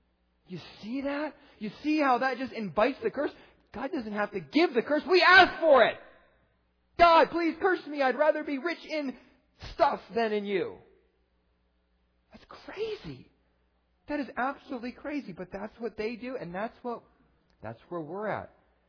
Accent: Arizona, United States; I mean, I'm from Arizona, and I'm like, you know what?

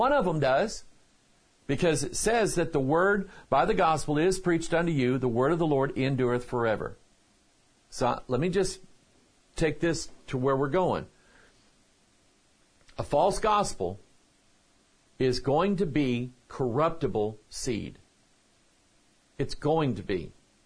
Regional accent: Pine Bluff, Arkansas, United States; born there; I was born in Pine Bluff, Arkansas, just a few miles away from a paper mill.

